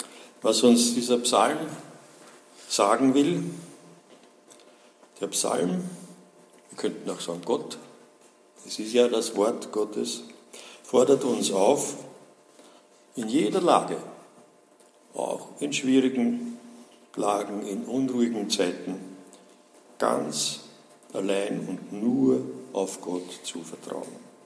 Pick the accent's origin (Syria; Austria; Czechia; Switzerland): Austria; Bei uns in Österreich sagt man ja, das letzte Hemd hat keine Taschen.